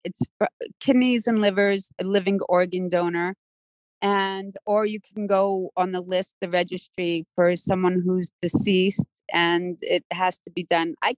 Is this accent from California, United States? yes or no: no; New York, United States; I'm a New Yorker. I live in Manhattan.